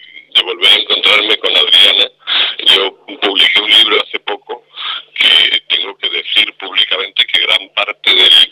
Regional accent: Madrid, Community of Madrid, Spain; now in Bogotá, Colombia; Yo soy español, pero vivo en América Latina desde hace 33 años.

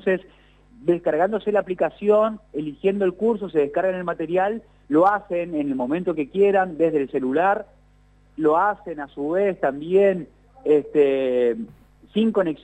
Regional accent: Chaco, Argentina; mostremos a toda la Argentina y al mundo de qué somos capaces las chaqueñas y los chaqueños.

